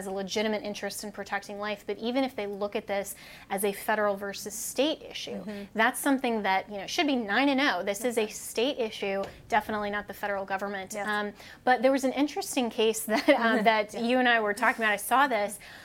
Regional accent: Colorado, United States; out of my home state of Colorado

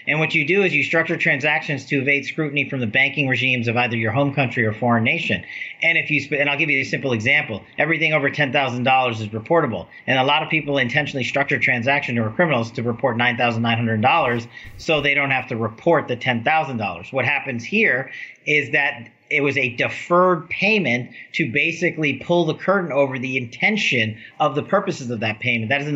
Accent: Nevada, United States; my home state of Nevada is so critical to me

